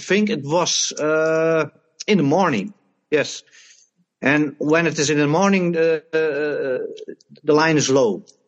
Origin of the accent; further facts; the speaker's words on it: Netherlands; yes, I'm from the Netherlands, eh?